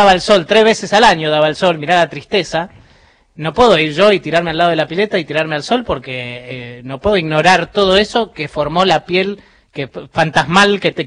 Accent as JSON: {"language": "Spanish", "country": "Argentina", "said": "mi apellido es de origen escocés o no sé, de algún lugar de las Islas Británicas, no sé, porque hace muchas generaciones que somos argentinos"}